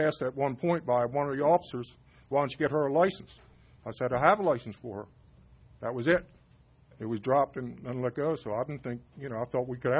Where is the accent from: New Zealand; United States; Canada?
United States; Baltimore, Maryland; I came from Baltimore.